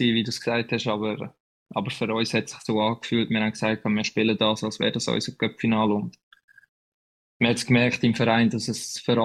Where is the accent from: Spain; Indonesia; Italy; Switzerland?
Switzerland; obwohl ich den deutschen Pass auch habe, muss ich sagen, ich bin Schweizer. Ich bin in der Schweiz aufgewachsen, ich habe 23 Jahre in der Schweiz gelebt.